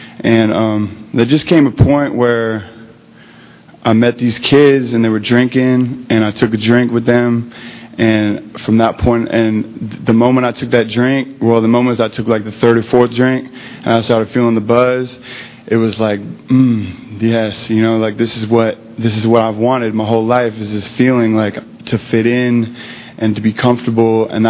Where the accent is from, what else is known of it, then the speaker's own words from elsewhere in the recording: Sacramento, California, United States; born there; I was born in 1982 in California, Sacramento.